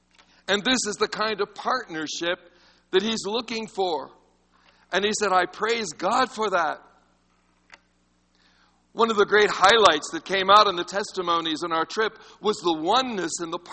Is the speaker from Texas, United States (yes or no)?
yes; Texas, United States; Now, I'm from Texas, but I don't have a red face this morning